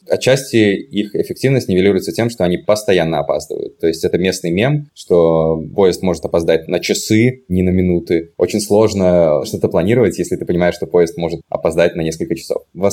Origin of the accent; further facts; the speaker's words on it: Minsk, Belarus; now in Warsaw, Poland; живу в Варшаве, в Польше уже больше 1,5 лет, почти 2 года. Сам я из Минска, переехал по собственному выбору.